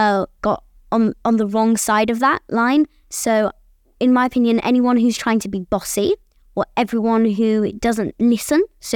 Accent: Dubai, United Arab Emirates; King's School Dubai. I'm 11 years old. I was born and raised in Dubai. So yeah, I'm a Dubai baby.

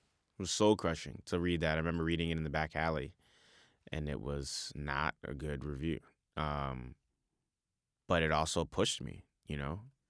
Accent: Bronx, New York, United States; I came from South Bronx

